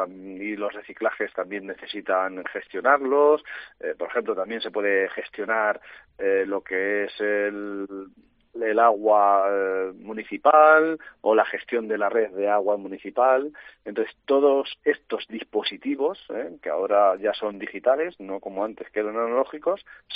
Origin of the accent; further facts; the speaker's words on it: Castilla-La Mancha, Spain; Somos de aquí, somos de Castilla-La Mancha, trabajamos para las provincias castellano-manchegas, hablamos el mismo idioma